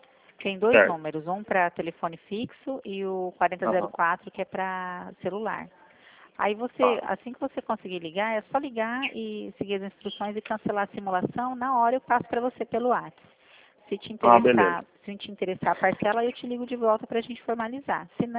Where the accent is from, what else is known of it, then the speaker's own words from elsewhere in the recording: Bernardes, Brazil; Eu tô aqui hoje, mas eu sou de Bernardes.